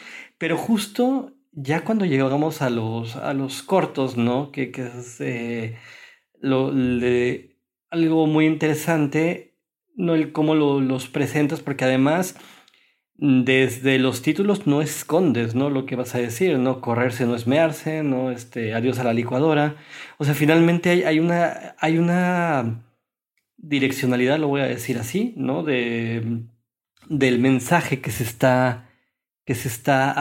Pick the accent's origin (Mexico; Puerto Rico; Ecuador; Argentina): Mexico; Para los que somos de México